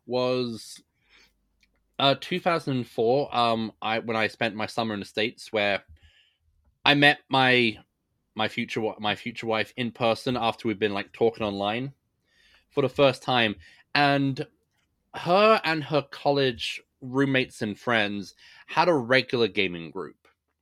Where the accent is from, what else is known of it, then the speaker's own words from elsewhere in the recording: Brighton, South East England, United Kingdom; I'm from Brighton.